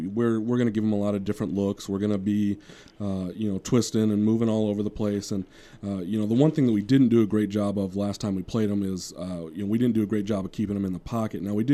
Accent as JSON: {"language": "English", "town": "Elkton", "region": "South Dakota", "country": "United States", "said": "but I'm from Elkton, South Dakota, so I've been to a lot of South Dakota State games"}